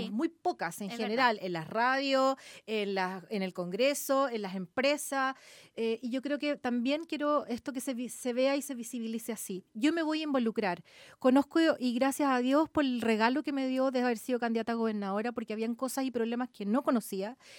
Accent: San Antonio, Valparaíso, Chile; vengo de San Antonio, que también es una comuna relativamente chica, no es de las más chiquititas

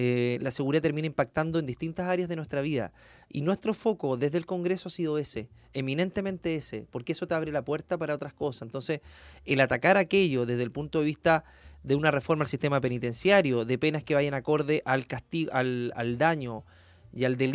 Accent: Viña del Mar, Valparaíso, Chile; also born or lived in Quilpué; yo soy viñamarino. Soy nacido en Viña, desarrollado toda mi vida personal y de educación y profesional en esta comuna, en esta región. Viví parte mía también en Quilpué

